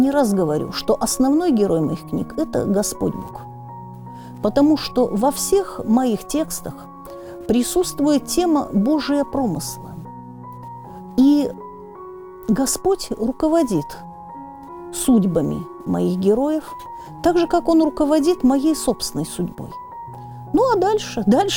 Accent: Arkhangelsk, Arkhangelsk Oblast, Russia; born there; Поскольку я родилась в Архангельске

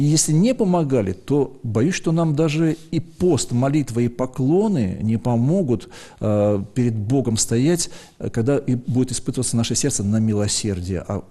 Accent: Sevastopol, Crimea, Ukraine; now in Saint Petersburg, Russia; Я счастлив, что я из Севастополя в 78 году сюда приехал и являюсь теперь частью Петербурга.

